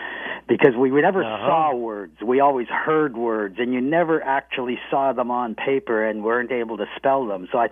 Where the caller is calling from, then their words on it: British Columbia, Canada; I'm calling from Vancouver Island in British Columbia, the West Coast. It's fairly close to Seattle.